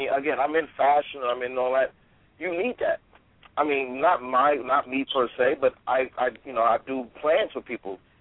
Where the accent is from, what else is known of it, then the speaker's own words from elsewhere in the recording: Florida, United States; Well, I was from Florida, but she was going to hit you with a bottle.